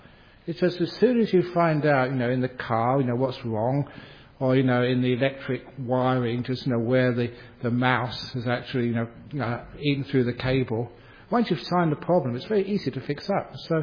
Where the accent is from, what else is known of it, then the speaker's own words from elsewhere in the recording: United Kingdom; born there; because I was born in England